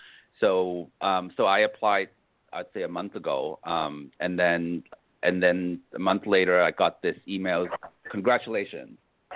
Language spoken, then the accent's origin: English; Canada; also born or lived in United States; and I'm Canadian also. So I'm Canadian and American.